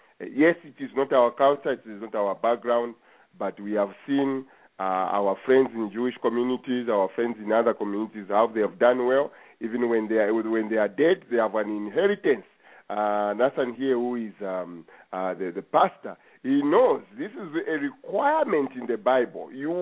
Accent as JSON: {"language": "English", "country": "India", "said": "I think as an Indian, you would say the sky is the limit here."}